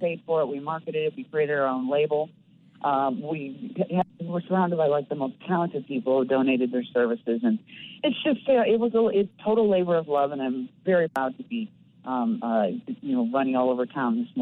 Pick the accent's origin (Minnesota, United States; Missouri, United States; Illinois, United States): Illinois, United States; Dolton; Yeah, I'm from Dalton, which is on the south side. And, you know, my family is all still here living in the city, and, you know, we're a couple of generations Chicagoans.